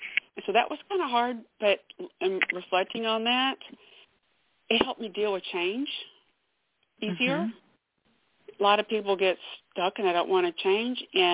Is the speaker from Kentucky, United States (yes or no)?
yes; Fort Knox, Kentucky, United States; born there; I was born in Fort Knox, Kentucky.